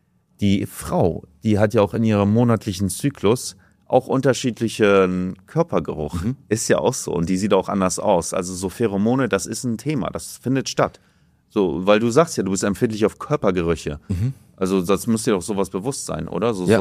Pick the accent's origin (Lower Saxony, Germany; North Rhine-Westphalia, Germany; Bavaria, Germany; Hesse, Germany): Lower Saxony, Germany; Oldenburg; Ich bin ja Oldenburger.